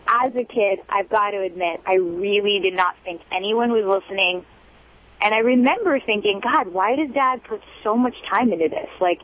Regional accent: Los Angeles, California, United States; born there; Well, actually, I was born in Los Angeles. My father is from Afghanistan. My mom is half Afghan and half Sicilian, and she was born in New Jersey

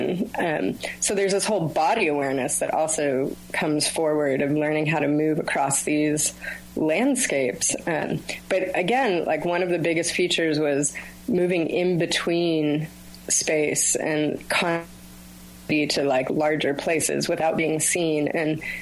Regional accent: Santa Monica, California, United States; actually grew up in Los Angeles, so I spend an enormous amount of time in the outdoors now, but I grew up in Santa Monica, right on Manhattan and 12th Street

